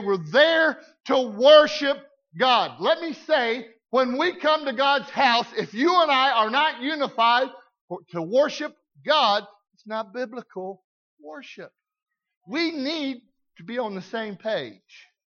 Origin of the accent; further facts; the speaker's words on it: Arkansas, United States; and I know I said ain't, I'm from Arkansas, I'm sorry.